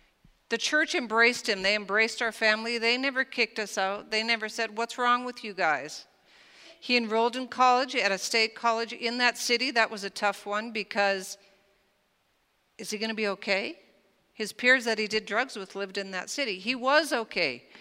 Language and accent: English; North Dakota, United States; My husband's from Houston. I'm from North Dakota.